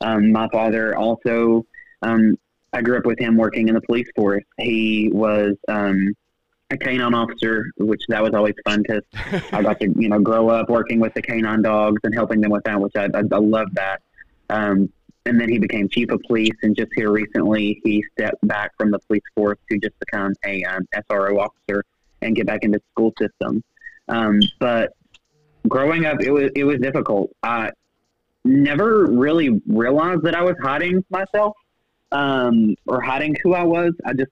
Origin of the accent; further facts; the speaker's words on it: Rutledge, Tennessee, United States; moved away as an adult; So I grew up in Rutledge, Tennessee. I moved out of my hometown when I had just graduated college.